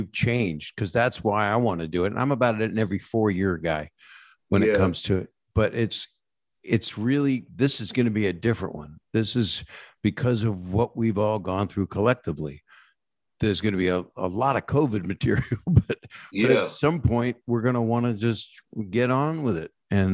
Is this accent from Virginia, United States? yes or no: yes; Norfolk, Virginia, United States; also born or lived in Philadelphia; Philadelphia, born, and then Norfolk, Virginia.